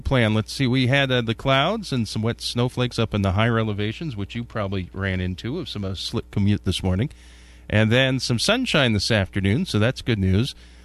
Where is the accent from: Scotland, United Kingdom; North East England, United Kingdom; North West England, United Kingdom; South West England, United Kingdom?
Scotland, United Kingdom; I'm Scottish, so I'm definitely into all that.